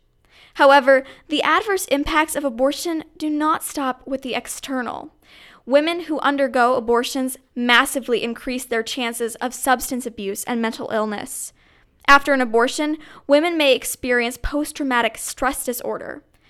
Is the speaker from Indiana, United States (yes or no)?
yes; Plainfield, Indiana, United States; I'm from Plainfield, Indiana.